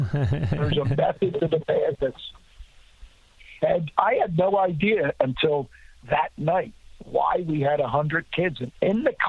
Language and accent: English; Pennsylvania, United States; And we moved from Philly to the suburbs and went to St. Pius X.